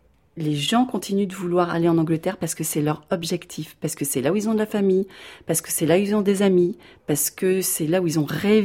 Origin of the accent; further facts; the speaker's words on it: France; Moi, je suis française, j'ai un passeport français